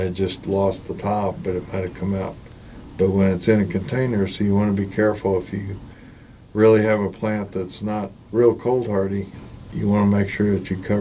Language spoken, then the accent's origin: English; Las Cruces, New Mexico, United States; Yeah, creosote, I remember as a kid growing up in Las Cruces